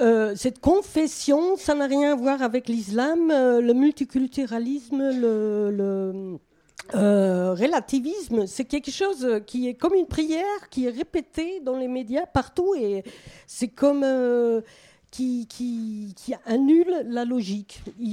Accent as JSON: {"language": "French", "country": "Germany", "said": "Moi, je viens de l'Allemagne"}